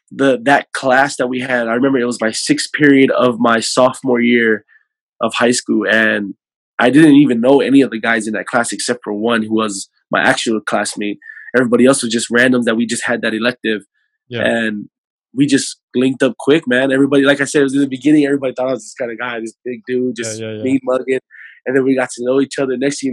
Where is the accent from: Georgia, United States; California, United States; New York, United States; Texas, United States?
California, United States; now in Hawaii, United States; I'm from California, so when it's hot outside here in Hawaii, my face is not always the prettiest, man.